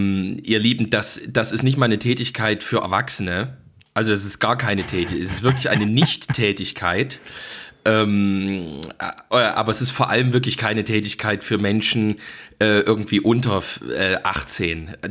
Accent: Saxony, Germany; als ich bin ja da als Sachse in diesen sächsischen Laden reingegangen

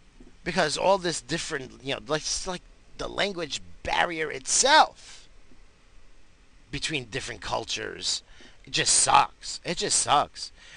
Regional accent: United States; I'm fucking American.

